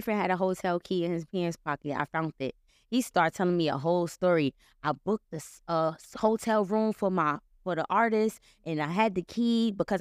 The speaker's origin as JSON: {"language": "English", "town": "Harlem", "region": "New York", "country": "United States", "said": "But I'm just saying, everybody, like, my person is not in Harlem. I'm from Harlem."}